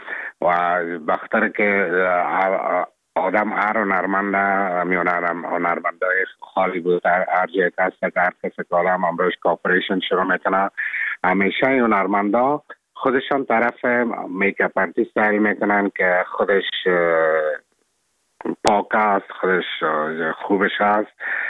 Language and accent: Persian; Afghanistan; moved away; من افغان هستم، از افغانستان هستم